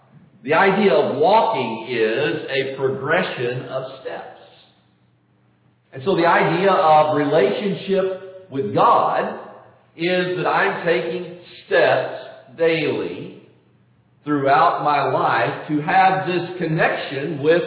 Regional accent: Tomball, Texas, United States; Robert announced that I'm from Houston, Texas, actually from a little community to the northwest of Houston, Tomball, Texas.

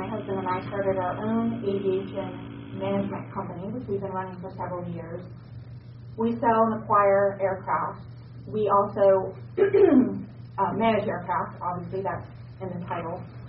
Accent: the South, United States; moved away as an adult; I'm from the South. I've lived there my entire life. We moved here in May. So I'm new to the area

